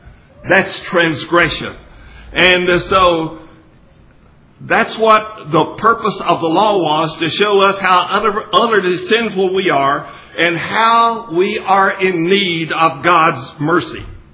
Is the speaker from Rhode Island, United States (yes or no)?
no; Aspermont, Texas, United States; My hometown is the little town of Aspromont, about 200 miles west of here.